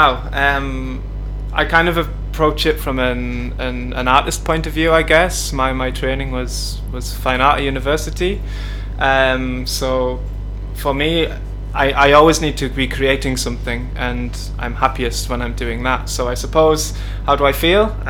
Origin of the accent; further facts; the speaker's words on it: Newcastle, North East England, United Kingdom; I'm from Newcastle, which is the northeast.